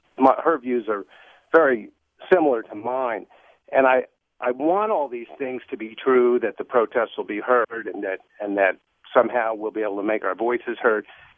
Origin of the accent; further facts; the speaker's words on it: Washington, District of Columbia, United States; now in California, United States; I grew up in Washington, D.C., and I'm old enough to admit that I went to the large protests in the late 60s